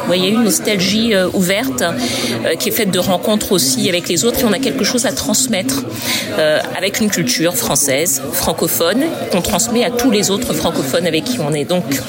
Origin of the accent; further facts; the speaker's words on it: Brazzaville, Republic of the Congo; j'ai grandi au Congo, à Brazzaville, et j'ai fait toutes mes études au lycée français de Brazzaville.